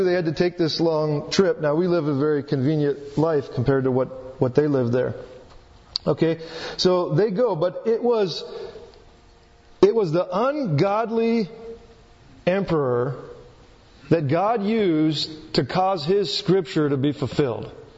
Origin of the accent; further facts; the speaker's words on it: Virginia, United States; born there; now in Spanaway, United States; But guess what? I wasn't born here. I was born on the East Coast in Virginia.